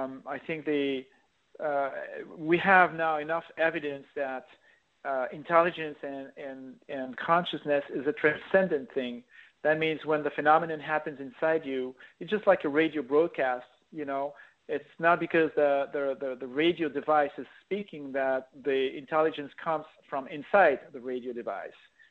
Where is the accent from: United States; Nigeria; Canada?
Nigeria; I'm from Nigeria.